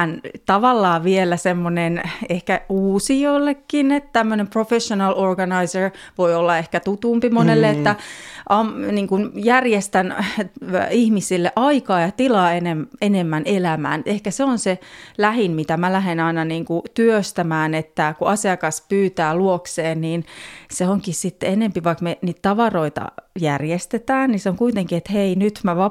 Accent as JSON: {"language": "Finnish", "town": "Helsinki", "region": "Uusimaa", "country": "Finland", "said": "No mä oon helsinkiläinen ja mä oon ihan ihminen ja ihmisläheinen"}